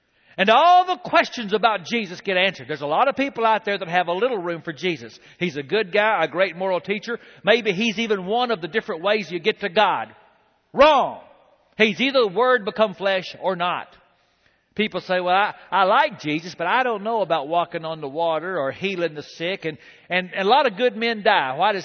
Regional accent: Andrews, Texas, United States; "And Mr. President, I was raised in Andrews, Texas."

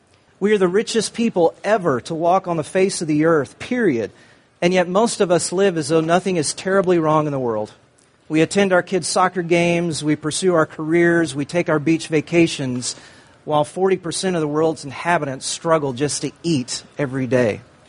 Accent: Indianapolis, Indiana, United States; I'm from Indianapolis, Indiana.

